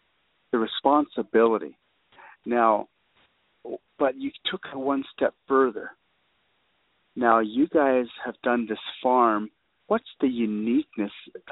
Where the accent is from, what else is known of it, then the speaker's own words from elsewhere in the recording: Navajo Nation, United States; I think that it's probably what I was told when I was growing up on the Navajo Nation